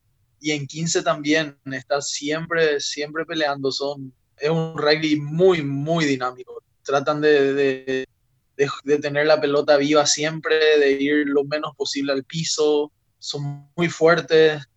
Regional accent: Paraguay; now in Germany; Él vino en el 2010, vino a Alemania, en mi país, en Paraguay, jugamos en el mismo equipo

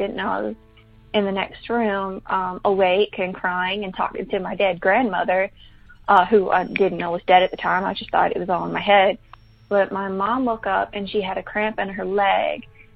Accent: Alabama, United States; born or raised there

